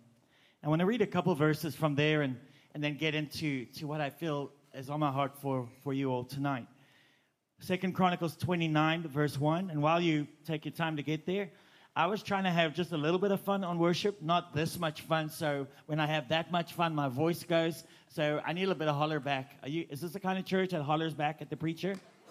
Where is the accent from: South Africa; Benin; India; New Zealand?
South Africa; accent: Afrikaans; first language Afrikaans; English is a second language; moved away as an adult; now in United States; We lived in South Africa for, 2 years or 24, depending on how you count it, and a little bit somewhere else. So, ek is Afrikaans.